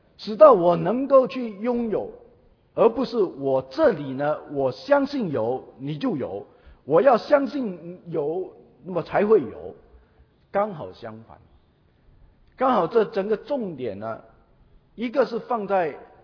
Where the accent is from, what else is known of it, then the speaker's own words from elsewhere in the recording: China; 我们中国人古人都有说要立志